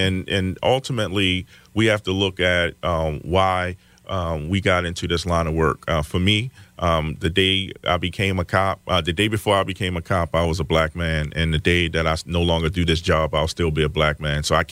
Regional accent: Baltimore, Maryland, United States; well, I grew up in West Baltimore.

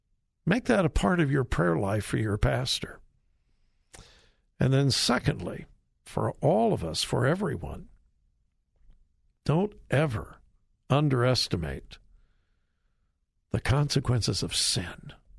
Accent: Compton, California, United States; I grew up in Compton, California, but I was taught in Sunday school, red and yellow, black and white, they are precious in his sight.

